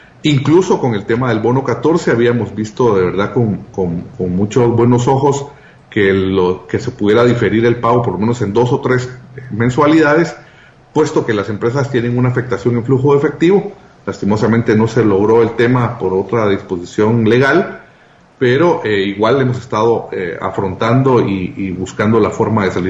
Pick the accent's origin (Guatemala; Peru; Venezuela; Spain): Guatemala; como guatemaltecos